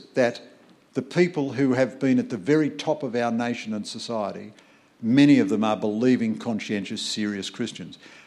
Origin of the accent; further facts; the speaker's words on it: Ireland; I'm an Irishman.